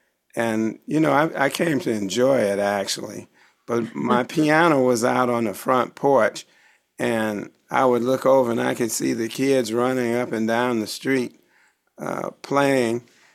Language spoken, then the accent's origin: English; Gary, Indiana, United States; I was born and raised in Gary, Indiana, and I went to Frable High School, Pulaski Middle School and Elementary School and Frable High School